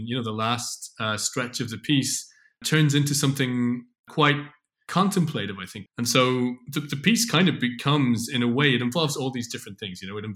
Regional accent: Dublin, Leinster, Ireland; I'm a writer from Dublin, and I'm the author of the piece you're about to listen to.

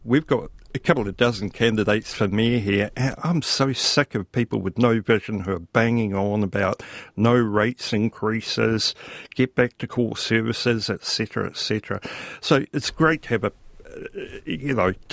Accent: Mahia, Hawke's Bay, New Zealand; I grew up on Mahia Peninsula, and when I go home now, most people choose to drive an hour to Gisborne, where there's more, rather than half an hour to Wairoa

